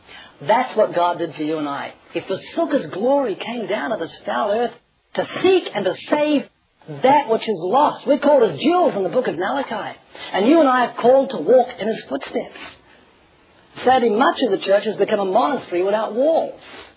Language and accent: English; New Zealand; I've got a friend who lives in Australia. I'm from New Zealand.